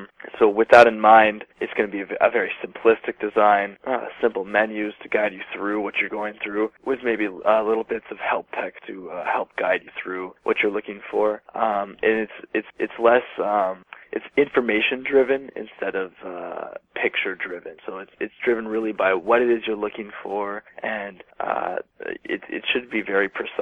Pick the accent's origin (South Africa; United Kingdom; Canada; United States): Canada; Ottawa, Ontario; I'm from Ottawa